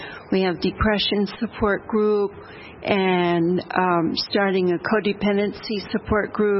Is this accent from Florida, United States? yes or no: yes; Avon Park, Florida, United States; I'm from the Avon Park, Florida.